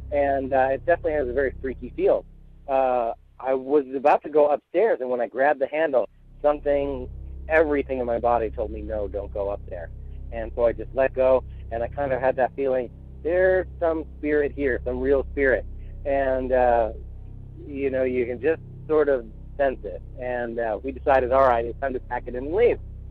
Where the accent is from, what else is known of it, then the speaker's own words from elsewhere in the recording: Wausau, Wisconsin, United States; I was in college studying photography in Stevens Point, your old neck of the woods, and I grew up in the Wausau area as well.